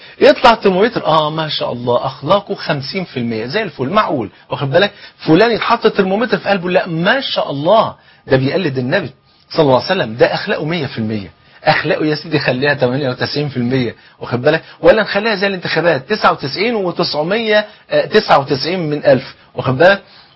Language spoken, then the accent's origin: Arabic; Egypt; عارفين الفول عندنا في مصر هنا فرد عين،